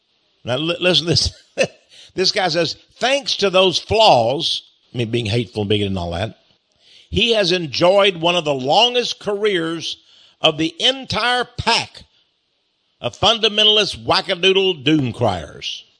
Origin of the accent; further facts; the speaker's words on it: Fred, Texas, United States; born there; I mean, I am a Texan. I don't have to be a... I was born in Fred, Texas.